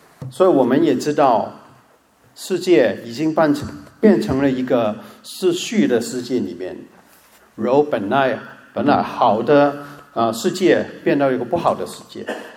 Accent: China; 我们是中国人这很清楚了，是吧？

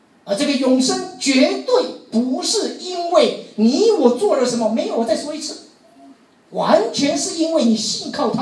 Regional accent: China; 这个就是我们中国人讲的灵魂

